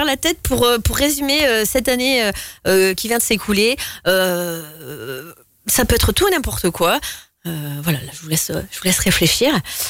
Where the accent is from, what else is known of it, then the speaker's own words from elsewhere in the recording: Hauts-de-France, France; Non, je suis ch'ti.